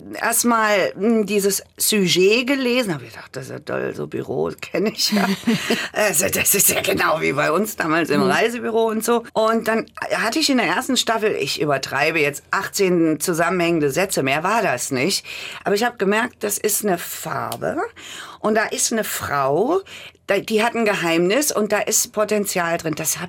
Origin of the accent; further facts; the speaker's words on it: Germany; ich komme aus der DDR, damals war ja noch die DDR, komme aus der DDR